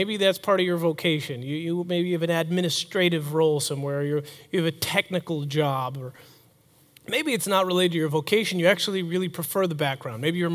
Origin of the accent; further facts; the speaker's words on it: Buffalo, New York, United States; I grew up in Buffalo, so snow was not a problem.